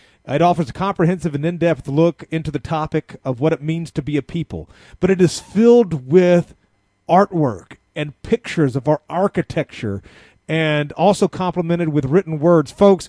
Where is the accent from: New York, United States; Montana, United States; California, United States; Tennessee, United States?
Tennessee, United States; Memphis; born there; Now, I was born in Memphis, of course, but my immediate grandparents came from there.